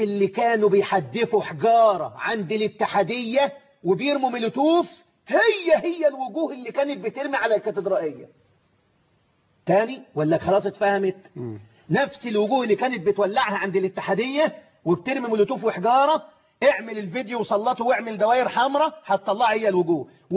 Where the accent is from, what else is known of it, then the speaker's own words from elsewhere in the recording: Egypt; احنا دلوقتي بنتكلم كمصريين.